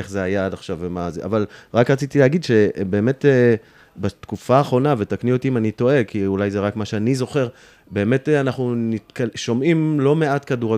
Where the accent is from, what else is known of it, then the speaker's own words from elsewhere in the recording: Yasur, Northern District, Israel; אני קיבוצניק מקיבוץ יסעור.